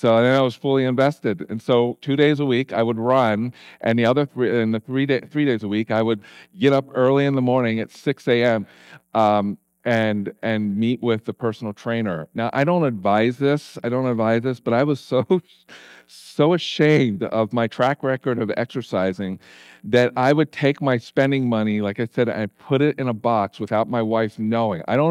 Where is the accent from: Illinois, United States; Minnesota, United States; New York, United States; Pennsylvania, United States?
Pennsylvania, United States; See, I grew up in the Philadelphia area, the East Coast, and when I first came to Colorado to pastor my first church